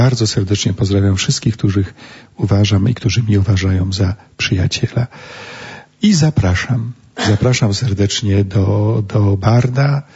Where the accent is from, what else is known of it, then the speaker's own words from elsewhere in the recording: Rokitki, Lower Silesian Voivodeship, Poland; miejscowości, gdzie się wychowałem, tu na Dolnym Śląsku, czyli parafię Rokitki, a konkretnie Biskupin, potem parafię Pęgów, Kotowice.